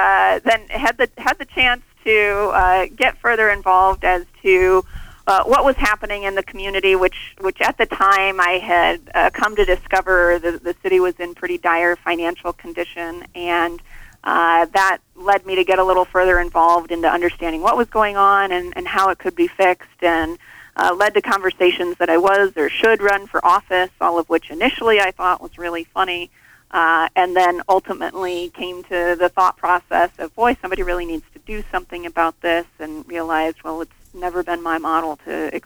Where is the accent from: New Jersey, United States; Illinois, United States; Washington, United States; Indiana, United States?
Indiana, United States; La Porte; became aware of some of the challenges going on in my hometown of LaPorte, Indiana, also known as the Hub of Awesome.